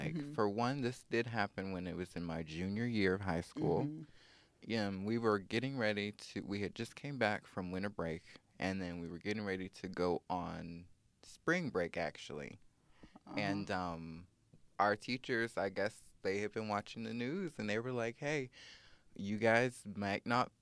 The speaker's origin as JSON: {"language": "English", "town": "Tulsa", "region": "Oklahoma", "country": "United States", "said": "So, originally, I am from Tulsa, Oklahoma."}